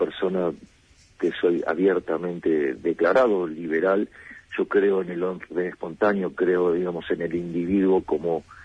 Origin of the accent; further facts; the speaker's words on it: Argentina; es como los argentinos, digamos, frente a una situación, en lugar de arreglar la causa, trabajamos sobre el efecto.